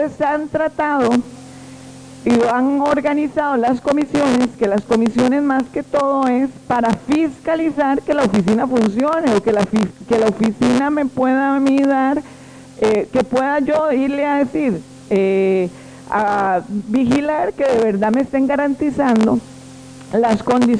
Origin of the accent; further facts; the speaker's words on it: Alajuela, Costa Rica; Porque yo soy de Alajuela y en Alajuela no hay encargado de salud ocupacional